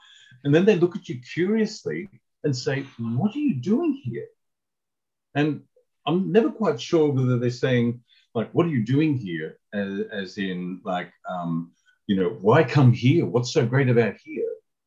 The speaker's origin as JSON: {"language": "English", "town": "Sydney", "region": "New South Wales", "country": "Australia", "tie": "born or raised there", "said": "I'm from Sydney. I wasn't born in Sydney, but I'm from Sydney."}